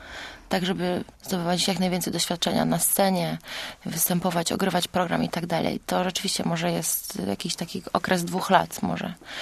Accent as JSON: {"language": "Polish", "town": "Goleniów", "region": "West Pomeranian Voivodeship", "country": "Poland", "said": "Z Goleniowa. To jest miasteczko w pobliżu Szczecina."}